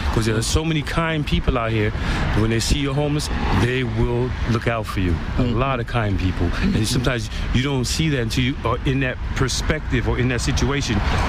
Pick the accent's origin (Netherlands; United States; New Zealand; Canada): United States; Bronx, New York; moved away as an adult; now in Los Angeles, United States; Well, I'm originally from the South Bronx in New York City.